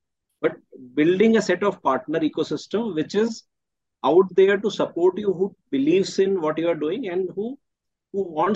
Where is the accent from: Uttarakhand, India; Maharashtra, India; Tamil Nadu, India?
Uttarakhand, India; born there; I was born in Uttarakhand. I worked across in India, multiple cities like Delhi and Bangalore and Pune and Calcutta and Gujarat.